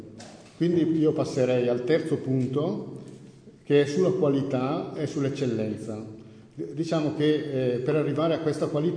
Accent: Lombardy, Italy; io sono un bresciano della Valle Camonica

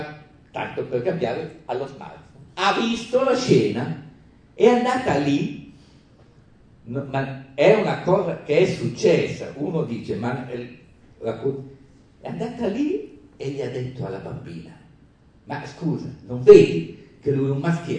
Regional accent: Calabria, Italy; accent: Calabrian; io sono calabrese, adesso sono arrivato all'università, mi prendono tutti in giro, perché parlo calabrese

